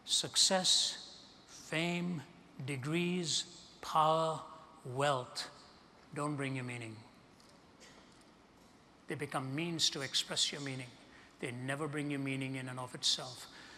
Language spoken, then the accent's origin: English; India; moved away; growing up in India, which is 80% Hindu